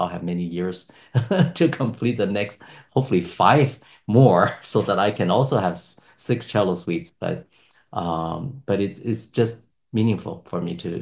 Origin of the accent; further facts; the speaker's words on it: Beijing, China; English is a second language; when I was still a child, I was growing up in Beijing, and this is the last years of the Cultural Revolution.